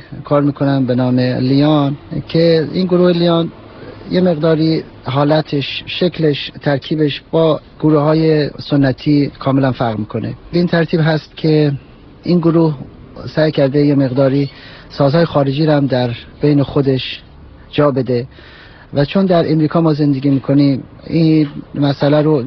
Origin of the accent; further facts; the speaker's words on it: Mashhad, Razavi Khorasan, Iran; در سال 1331 در شهر مشهد به دنیا آمدم و در خانواده‌ای که با هنر منوس بودن بزرگ شدم.